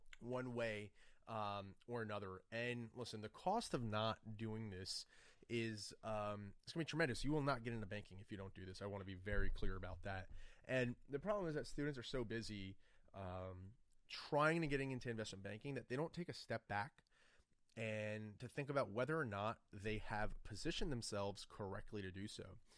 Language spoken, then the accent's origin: English; New Jersey, United States; I'm from Jersey.